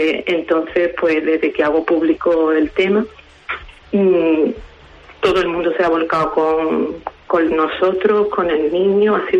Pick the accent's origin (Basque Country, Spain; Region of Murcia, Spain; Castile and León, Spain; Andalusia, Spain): Andalusia, Spain; Jerez de la Frontera; como nosotros somos de Jerez, el traslado al hospital de Jerez